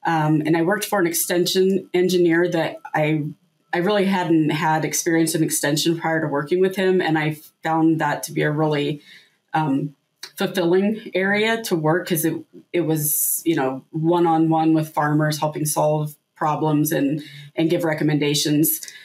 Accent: Iowa, United States; I grew up in Southeast Iowa, not in a farming family, but around my grandpa and my uncle who farmed.

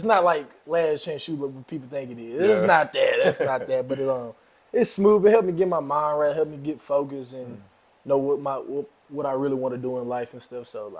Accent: Gulfport, Mississippi, United States; I'm from Gulfport, Mississippi, right on the coast of Mississippi.

